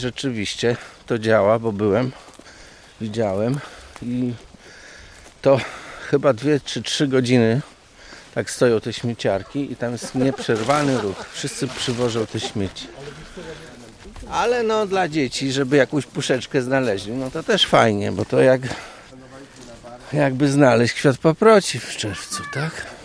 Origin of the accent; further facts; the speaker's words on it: Białystok, Podlaskie Voivodeship, Poland; ja jestem od urodzenia związany z tym miejscem. Moja mama też. Co prawda my jesteśmy z Białegostoku, ale tutaj mamy dom. Kiedyś letniskowy, teraz już całoroczny.